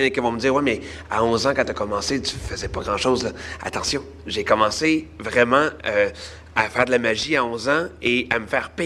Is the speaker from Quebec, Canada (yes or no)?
yes; Laval, Quebec, Canada; Et là, je suis déménagé de Laval à Terrebonne.